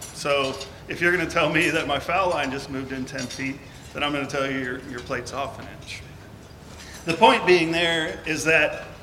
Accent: Kansas City, Missouri, United States; So I'm from Kansas City. Our Royals did pretty good last year.

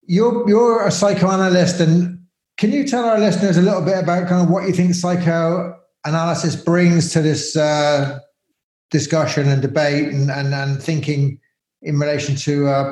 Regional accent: England, United Kingdom; I am English

